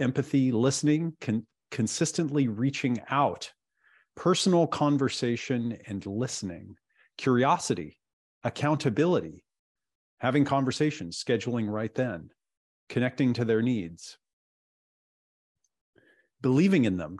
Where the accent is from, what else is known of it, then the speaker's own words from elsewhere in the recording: Oregon, United States; I grew up in Oregon, okay? I grew up in Oregon, which is, yes, Diana, I grew up in Oregon.